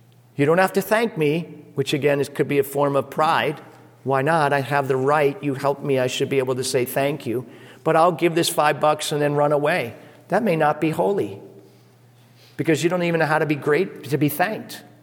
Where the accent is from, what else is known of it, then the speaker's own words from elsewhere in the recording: New York, United States; I'm from New York and all New Yorkers are like that, right?